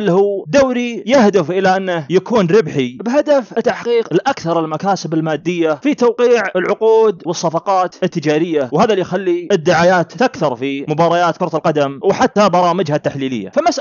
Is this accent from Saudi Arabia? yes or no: yes; Saudi Arabia; ولاحظوا حتى عندنا في المملكة العربية السعودية أو ممكن في بعض البلدان الأخرى